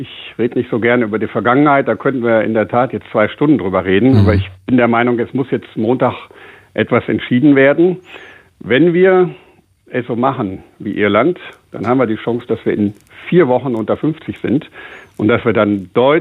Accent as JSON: {"language": "German", "town": "Meschede", "region": "North Rhine-Westphalia", "country": "Germany", "tie": "born or raised there", "said": "auf dem Sprung in das Testzentrum in meiner Heimatstadt Meschede"}